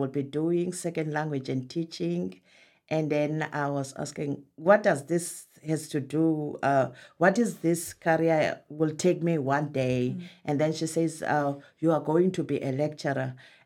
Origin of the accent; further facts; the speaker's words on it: South Africa; now in Oxford, United Kingdom; from South Africa.